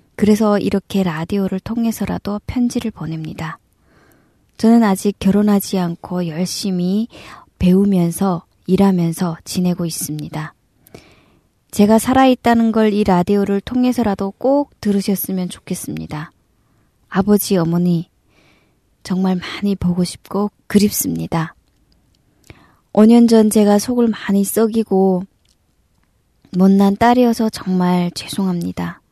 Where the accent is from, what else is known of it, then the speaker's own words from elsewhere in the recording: North Korea; now in South Korea; 저도 고향에서 같은 이북이 고향이고